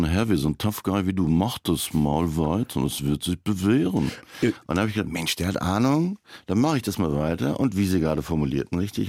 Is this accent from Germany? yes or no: yes; Frankfurt, Hesse, Germany; Ich bin ja echter Frankfurter Bub.